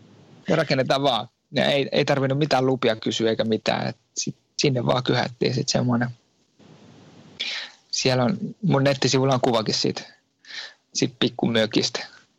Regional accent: Vantaa, Uusimaa, Finland; Mä oon kotosin Vantaa

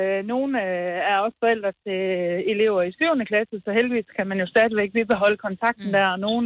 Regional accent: Hvidebæk, Central Denmark Region, Denmark; Jeg er fra Hvidebæk.

